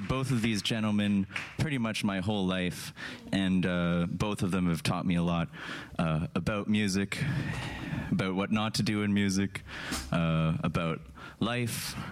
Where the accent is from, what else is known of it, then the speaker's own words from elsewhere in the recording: Kingston, Ontario, Canada; I grew up in Skeleton Park